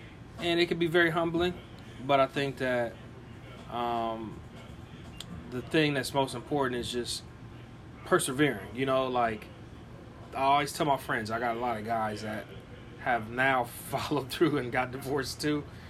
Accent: United States; I'm sorry, people. I'm an American. I love my American beer.

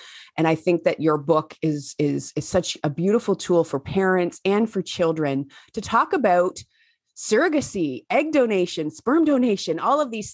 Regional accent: Ontario, Canada; visiting my hometown, small town, southwestern Ontario, Canada.

